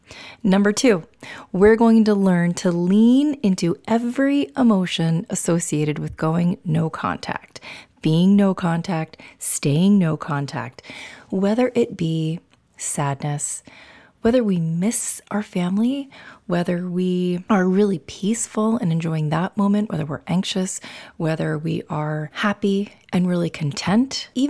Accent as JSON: {"language": "English", "region": "New York", "country": "United States", "said": "I mean, I'm a New Yorker, going to be watching that ball drop with you wherever you are."}